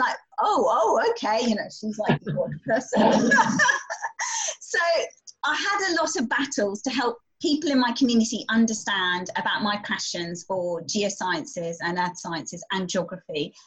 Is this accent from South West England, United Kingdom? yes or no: no; Slough, South East England, United Kingdom; I grew up in Slough, which is not known for its green spaces, as everybody knows if they've been there. But I grew up in a very traditional Asian family, traditional Indian family with traditional values.